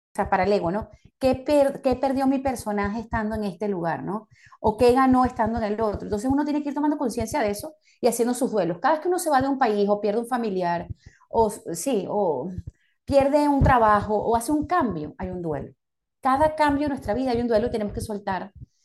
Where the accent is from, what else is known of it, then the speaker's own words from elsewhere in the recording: Venezuela; also born or lived in United Kingdom; Claro, yo nací en Venezuela, mis primeros años de vida fueron en Inglaterra, se tenía un poquito del orden inglés. Me acuerdo cuando llegué a Venezuela, después de 5 años en Inglaterra